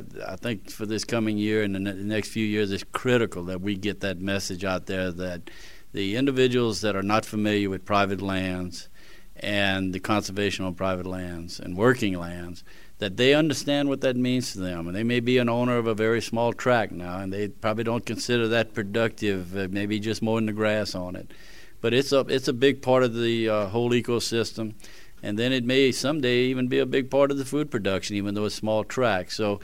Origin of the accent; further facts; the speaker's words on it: Basile, Louisiana, United States; I'm from Bazille, Louisiana, in Cajun country.